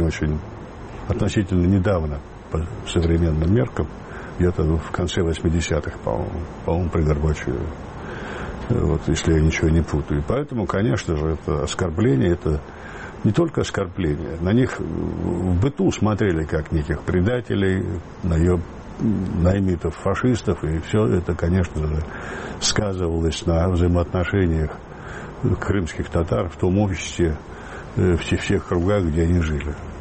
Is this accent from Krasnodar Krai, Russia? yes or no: no; Altai Krai, Russia; Я жил в детстве в Алтайском крае